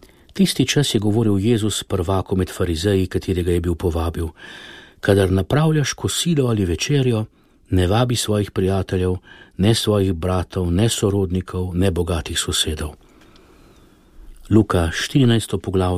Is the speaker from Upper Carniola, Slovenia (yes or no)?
yes; Upper Carniola, Slovenia; Je pa res, da sem doma z Gorenjske, da rad jem in da imam pri jedi rad mir.